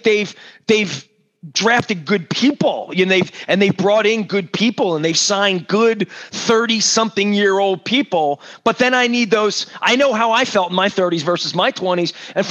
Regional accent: Dundalk, Maryland, United States; We grew up together in Colgate, Dundalk guy.

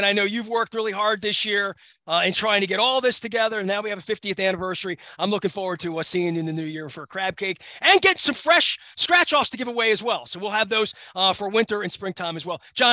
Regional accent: Dundalk, Maryland, United States; We grew up together in Dundalk.

